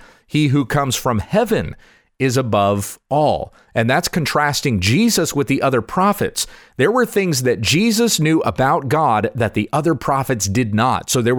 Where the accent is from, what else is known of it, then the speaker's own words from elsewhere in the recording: the South, United States; Yeah, I grew up in the South. I grew up being taught to say yes, sir, and yes, ma'am.